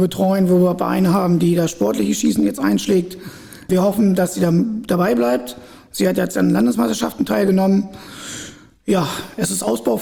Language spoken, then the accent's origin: German; Helmstedt, Lower Saxony, Germany; Ich selber bin ja auch kein gebürtiger Schwegener. Ich komme aus Helmstedt.